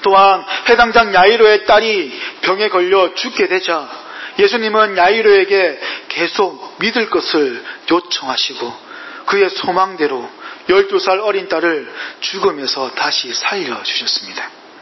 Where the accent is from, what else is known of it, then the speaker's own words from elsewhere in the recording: Busan, South Korea; 저도고향이부산인데부산하면은뭐제가경기도에있을때그러면생선많이먹었겠네이런고정관념